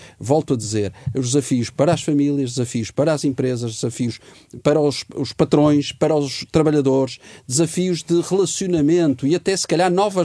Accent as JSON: {"language": "Portuguese", "country": "Portugal", "said": "E nós, enquanto portugueses, enquanto povo"}